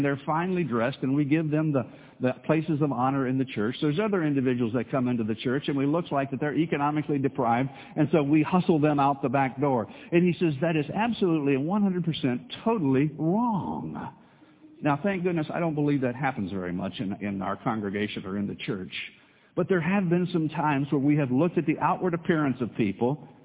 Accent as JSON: {"language": "English", "country": "United States", "said": "I evaluate them because I am an American and I am a Christian. I'm a white person. I live in Florida."}